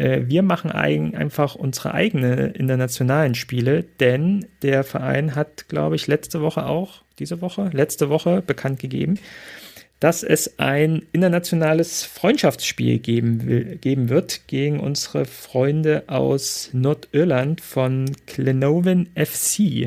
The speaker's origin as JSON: {"language": "German", "region": "East Germany", "country": "Germany"}